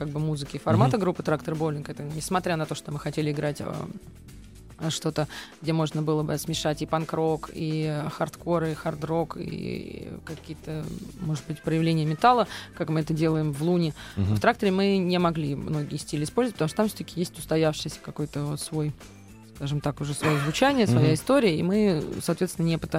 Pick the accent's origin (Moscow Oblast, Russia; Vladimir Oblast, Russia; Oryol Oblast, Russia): Moscow Oblast, Russia; also born or lived in Armenia; Я не московская даже, я подмосковная. Я родилась в Армении, но к тому моменту, когда я стала тем ребенком, который способен воспроизводить какие-то речевые